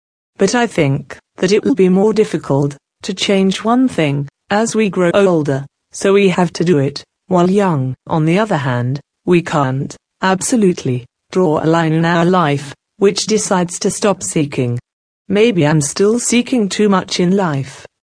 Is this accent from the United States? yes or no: no; Japan; But I can't deny Japan completely, because it is my home country.